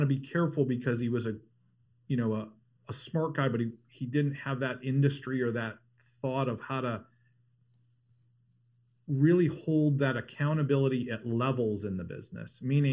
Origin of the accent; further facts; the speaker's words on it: Ohio, United States; And by the way, guys, we're in Southern California. I grew up in Ohio.